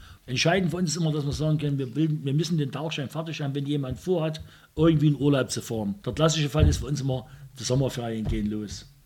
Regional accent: Zwickau, Saxony, Germany; aber wir sind aus Zwicke, ne? Wie man sagt, die Zwicke.

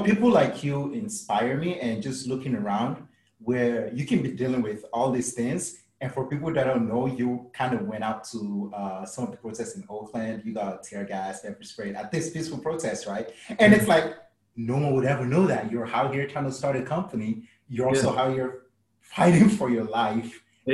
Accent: Nigeria; English is a second language; So I'm Nigerian. So my entire experience with this whole thing is still different in that I'm African. I still speak my native language

